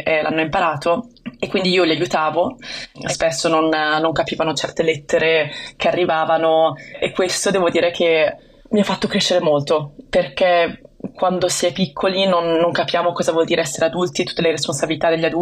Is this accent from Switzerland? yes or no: no; Wenzhou, Zhejiang, China; now in Italy; viene fuori che noi veniamo da Wenzhou